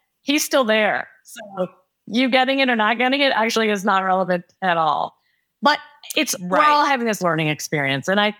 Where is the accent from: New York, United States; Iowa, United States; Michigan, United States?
New York, United States; I want to live in New York. I'm a New Yorker. My kids are New Yorkers.